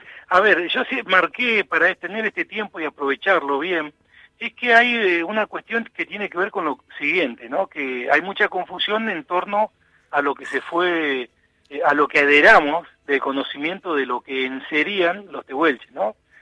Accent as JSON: {"language": "Spanish", "town": "Jaramillo", "region": "Santa Cruz", "country": "Argentina", "tie": "born there", "lives_now": "Bariloche, Argentina", "said": "Nací en Jaramillo y bueno, y ahora estuve en varios lugares, y ahora vivo hace ininterrumpidamente desde el año 92 en Bariloche."}